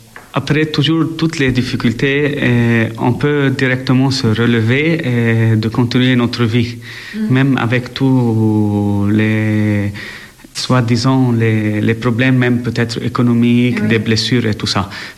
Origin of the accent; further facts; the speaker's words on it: Lebanon; comme moi-même, je suis Libanais.